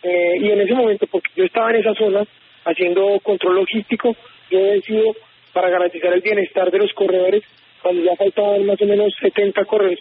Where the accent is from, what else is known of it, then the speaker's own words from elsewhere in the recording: Colombia; a mí me duele como colombiano